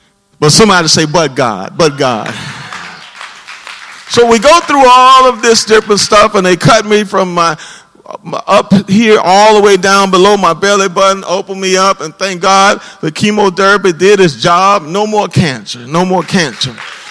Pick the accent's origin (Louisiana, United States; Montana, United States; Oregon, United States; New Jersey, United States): Louisiana, United States; Scotlandville; I grew up there in Scotlandville